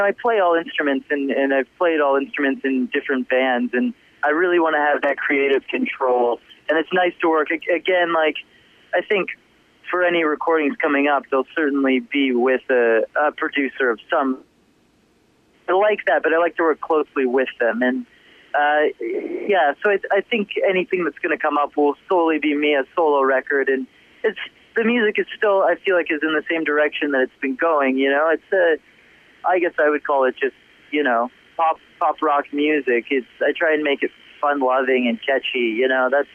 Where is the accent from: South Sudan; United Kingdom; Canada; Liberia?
Canada; New Brunswick; I feel like I'm born and raised in New Brunswick, not far from Nova Scotia